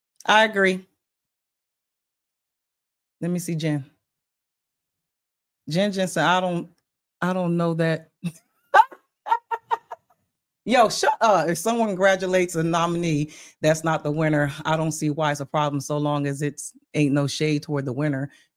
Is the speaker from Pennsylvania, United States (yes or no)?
yes; Philadelphia, Pennsylvania, United States; I'm from Philly. I will beat y'all ass.